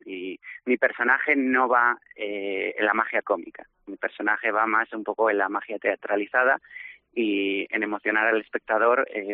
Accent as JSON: {"language": "Spanish", "country": "Spain", "said": "como mago español, pues podré decir"}